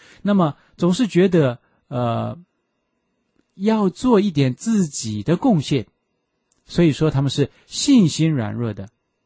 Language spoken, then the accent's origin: Chinese; Shandong, China; accent: Shandong; 我们山东话说也不嘎去吃啊